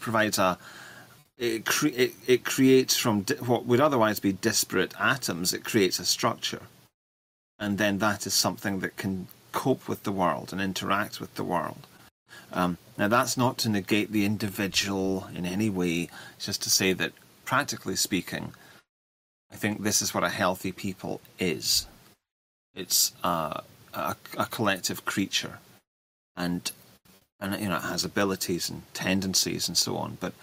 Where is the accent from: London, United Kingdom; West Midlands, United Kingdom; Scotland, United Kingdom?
Scotland, United Kingdom; I was doing research early this year in January about my hometown and Edinburgh, which is 20 miles away from it.